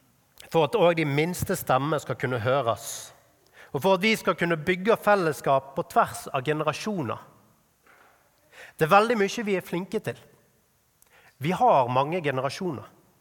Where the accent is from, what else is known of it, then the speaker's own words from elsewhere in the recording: Askøy, Vestland, Norway; på Askøy, kommunen jeg vokste opp i, rett utenfor Bergen.